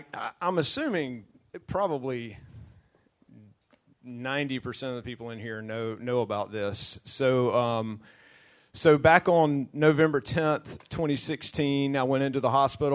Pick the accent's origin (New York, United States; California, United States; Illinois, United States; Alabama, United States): Alabama, United States; No, we're from Alabama. I grew up in North Alabama.